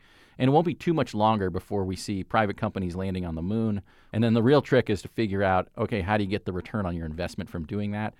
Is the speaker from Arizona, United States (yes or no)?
yes; Phoenix, Arizona, United States; I came back to my hometown clubhouse here in Phoenix